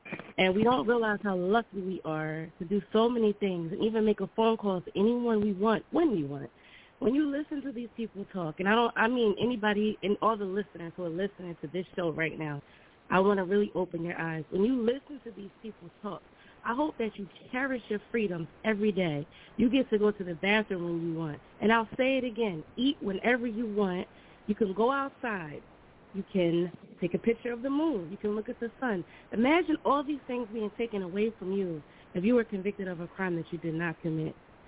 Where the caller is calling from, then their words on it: New Jersey, United States; I'm calling from Jersey.